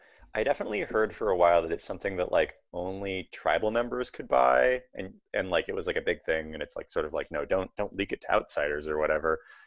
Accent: Tulalip, Washington, United States; Like I'm Cowlitz, but I grew up on the Tulalip Reservation, which is, Cowlitz is like southern Washington. The Tulalip Reservation is like kind of like mid north of Seattle a little bit.

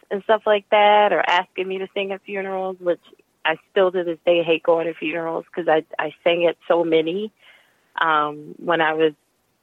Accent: New Orleans, Louisiana, United States; You know, I grew up in New Orleans, and there weren't any Black opera singers really like prevalent on the scene

